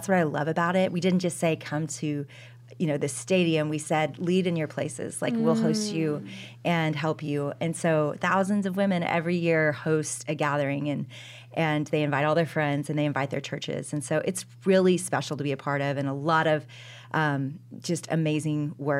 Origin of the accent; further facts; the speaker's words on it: Dallas, Texas, United States; So I am from Dallas, Texas.